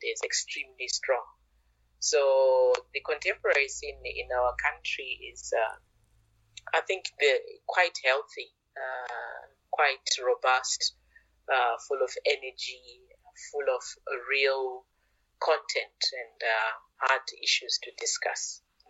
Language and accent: English; Zimbabwe; born there; Yes, I was born in Zimbabwe.